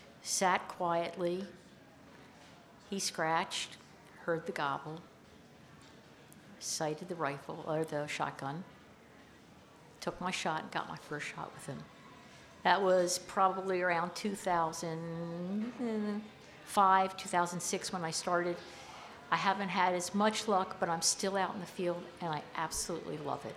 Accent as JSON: {"language": "English", "town": "Wilmington", "region": "Delaware", "country": "United States", "tie": "born or raised there", "also_born_or_lived": "Philadelphia", "lives_now": "Vermont, United States", "said": "I was born in Philadelphia, I grew up in Wilmington, Delaware. No one anywhere near me hunted. I was a city kid."}